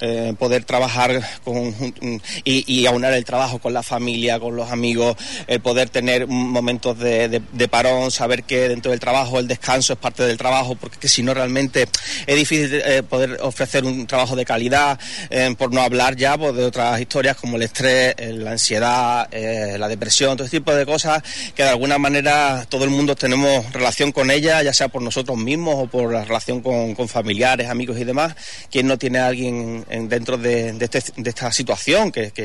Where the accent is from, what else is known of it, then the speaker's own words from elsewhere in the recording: Andalusia, Spain; quise hablar un poco de mi tierra, desde el Dolmen de Soto